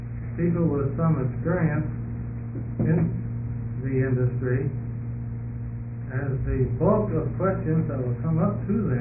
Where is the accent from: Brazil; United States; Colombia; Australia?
United States; Portland; I'm from Portland.